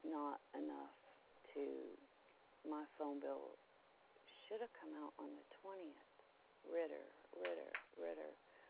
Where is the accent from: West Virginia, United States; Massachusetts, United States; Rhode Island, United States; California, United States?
California, United States; now in Arkansas, United States; I'm from Cali. I actually grew up in Cali. I thought Arkansas was just a joke, and then I moved here.